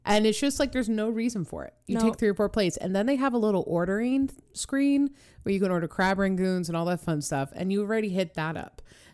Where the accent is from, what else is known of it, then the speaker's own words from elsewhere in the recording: New York, United States; because I'm a New Yorker.